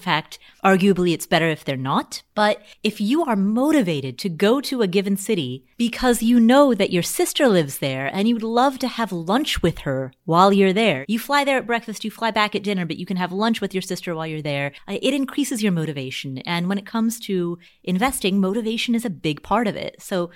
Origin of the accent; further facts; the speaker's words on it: Cincinnati, Ohio, United States; In my case, I grew up in Cincinnati, so that would be the easiest place for me, given that I already know the neighborhoods